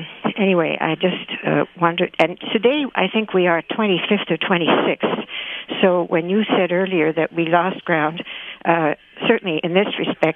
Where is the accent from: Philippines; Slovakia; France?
France; moved away as an adult; now in Milwaukee, United States; I was born in France and raised in the French educational system, so I have a slightly different perspective.